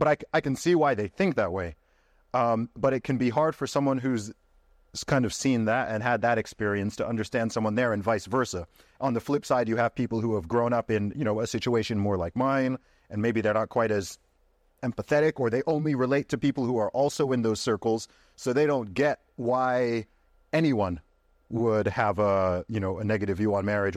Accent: Saudi Arabia; the environment I grew up in Saudi Arabia, it was... all married couples, like, divorce was extraordinarily rare.

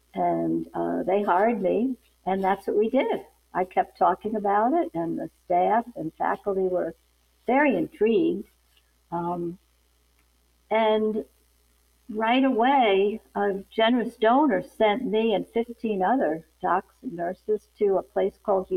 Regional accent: Long Island, New York, United States; I'm from Long Island and I went to school outside Philadelphia, Villanova, and I'm on their board now too.

